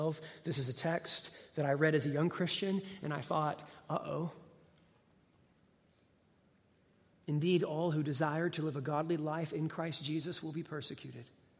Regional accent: United States; We were founded upon a love for authority as Americans. I can say that. I'm an American.

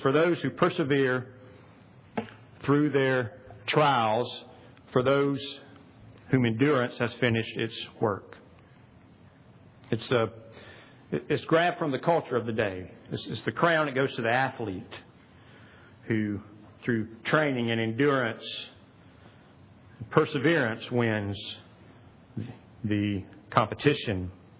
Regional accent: Pickens, South Carolina, United States; Because I just sound like a redneck, right? I mean, I'm from Pickens, South Carolina.

